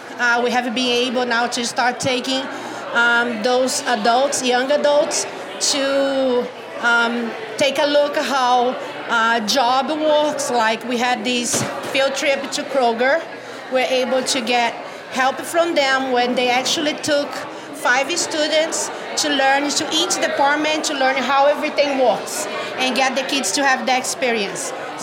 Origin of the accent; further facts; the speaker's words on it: Brazil; English is a second language; I'm from Brazil. I'm Brazilian.